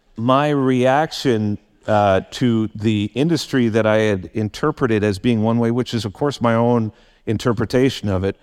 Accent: Guildford, South East England, United Kingdom; I'm from Guildford.

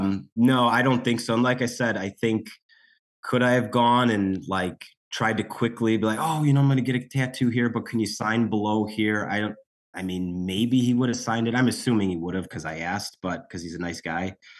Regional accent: Chicago, Illinois, United States; we're from Chicago.

